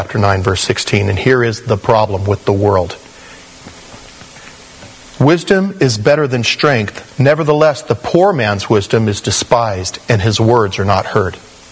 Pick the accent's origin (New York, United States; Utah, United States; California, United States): California, United States; Porterville; but I came from Porterville, California. Lots of cows.